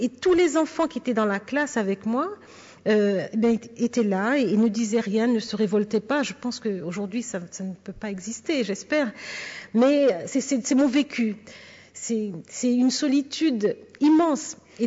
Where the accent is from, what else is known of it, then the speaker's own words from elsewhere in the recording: Paris, Île-de-France, France; je suis née à Paris avec mes frères et sœurs. Nous sommes nés dans la région parisienne. Il a fallu se construire avec le racisme dans une cité de la banlieue parisienne.